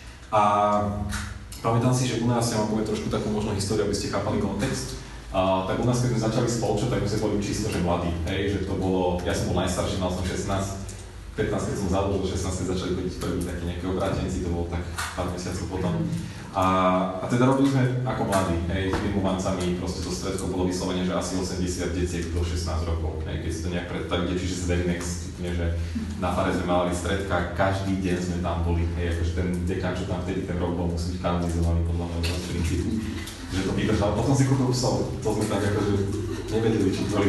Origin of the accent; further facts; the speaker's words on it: Sereď, Trnava Region, Slovakia; pochádzam zo Serede, v Serede žijem, bývam, som.